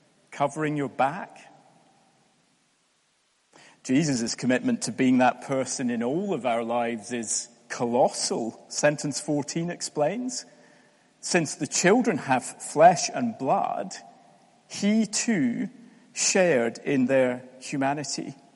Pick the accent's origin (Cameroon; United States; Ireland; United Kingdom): United Kingdom; Scotland; I'm not Scottish. And don't get me wrong, we can be lovely sometimes